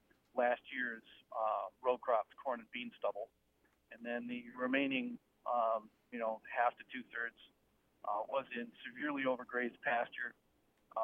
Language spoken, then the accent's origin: English; Massachusetts, United States; born there; I was originally born in north central Massachusetts. And we were just downstream from an industrial center where they manufactured a lot of paper products and tanned a lot of leathers.